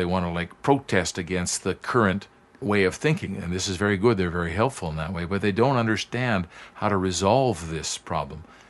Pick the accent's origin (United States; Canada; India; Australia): Canada; I'm Canadian, but I saw that it changed